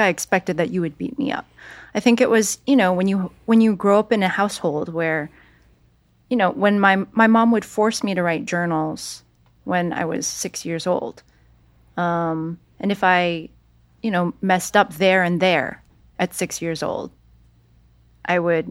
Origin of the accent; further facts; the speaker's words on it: San Jose, California, United States; I went back to San Jose, California, my hometown. So many languages spoken there, so many different Asians in my high school.